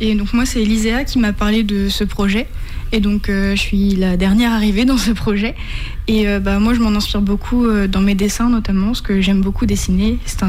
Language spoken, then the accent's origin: French; Saint-Gervais, France; moi je viens de Saint-Gervais et tout comme Lisea, je suis en terminale au lycée François Truffaut.